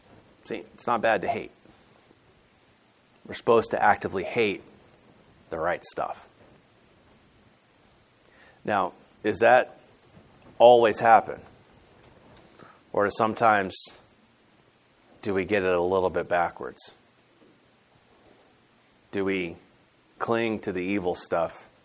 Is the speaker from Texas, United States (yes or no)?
no; Florida, United States; Now, the lizards, okay, I'm from Florida. I like lizards.